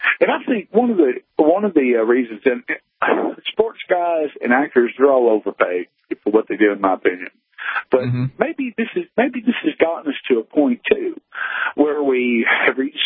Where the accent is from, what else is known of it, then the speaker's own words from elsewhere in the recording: Georgia, United States; I'm a middle-aged white southerner. I'm from Georgia.